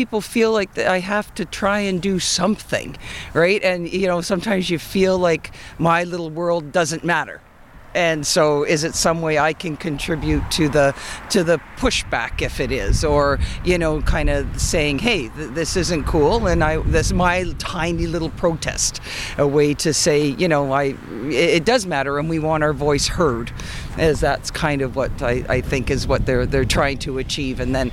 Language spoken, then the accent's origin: English; Fort Erie, Ontario, Canada; also born or lived in overseas; I grew up and was raised in Fort Erie and then lived in different parts of Canada and overseas for a little bit.